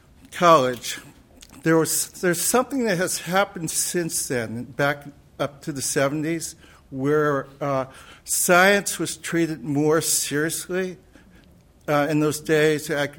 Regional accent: San Francisco, California, United States; I grew up in San Francisco. I'm one of those Sputnik educated kids that grew up.

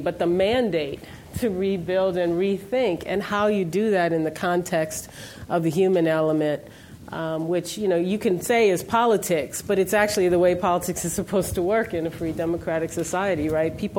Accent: New Orleans, Louisiana, United States; Listen, you heard I'm from the Ninth Ward in New Orleans.

